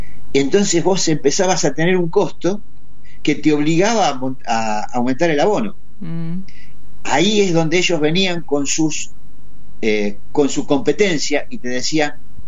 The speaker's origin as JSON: {"language": "Spanish", "region": "Buenos Aires", "country": "Argentina", "said": "Hay que retrotraerse, los que somos del barrio de Zona Sur conocemos."}